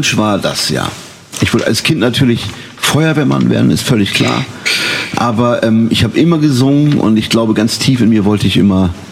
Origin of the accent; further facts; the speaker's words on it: Bremen, Germany; Ich komme aus Bremen, aus der Neustadt. Und bin auf die Gottfried-Menken-Schule gegangen und auf die Kant-Schule.